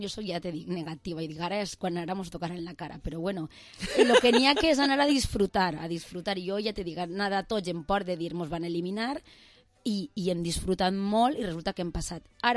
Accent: Vila-real, Valencian Community, Spain; Jo sempre dic de Villarreal.

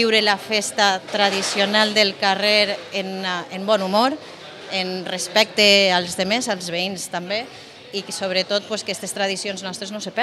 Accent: Moncofa, Valencian Community, Spain; born there; jo he nascut en Moncofa, he nascut a Castelló, visc en Moncofa

